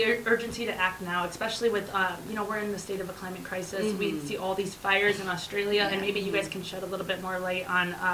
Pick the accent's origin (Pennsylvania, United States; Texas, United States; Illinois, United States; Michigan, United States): Michigan, United States; I'm from Michigan, and I remember that was one of the coldest winters they had too.